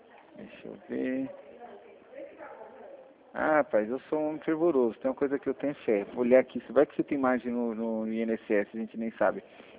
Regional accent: Sorocaba, São Paulo, Brazil; sou de Sorocaba, moro na Vila Mato.

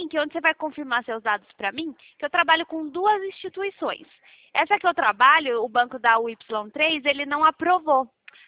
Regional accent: Piracicaba, São Paulo, Brazil; Sou de Piracicaba.

